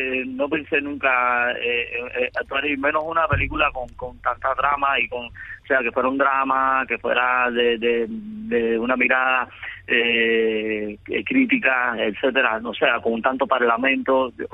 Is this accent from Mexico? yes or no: no; Cuba; nosotros somos cubanos y tenemos una identidad como cubanos, ¿no? Por nacer en esta isla y por vivir toda la historia que nos ha tocado vivir